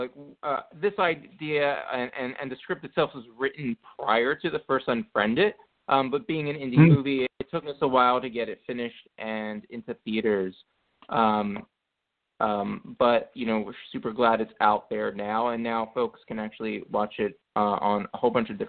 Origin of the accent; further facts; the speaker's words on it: New Jersey, United States; now in New York, United States; I grew up in South Jersey, about a tiny little town about 15 minutes away from Philadelphia across the river.